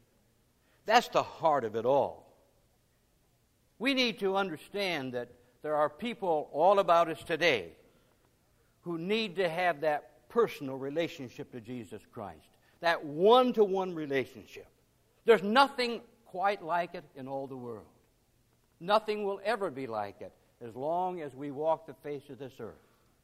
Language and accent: English; New York, United States; I'm from New York originally, and that's called the Empire State.